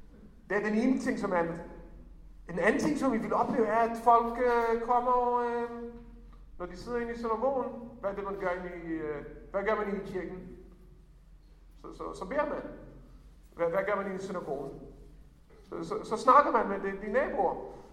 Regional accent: Israel; first language Hebrew; Danish is a second language; now in Denmark; fordi jeg kommer fra Israel, jeg taler flydende hebraisk, så det er ikke en, det er hebraisk min modersmål.

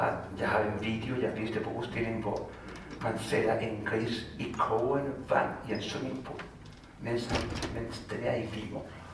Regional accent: Santiago, Santiago Metropolitan Region, Chile; Danish is a second language; now in Denmark; Jeg boede i Santiago, et hovedsted

